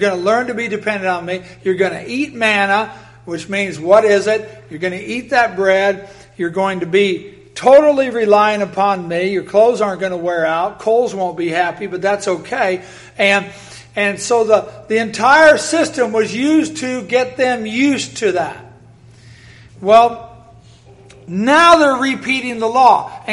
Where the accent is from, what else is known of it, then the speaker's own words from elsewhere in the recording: Iowa, United States; And he came up to Iowa on a mission trip, my home state.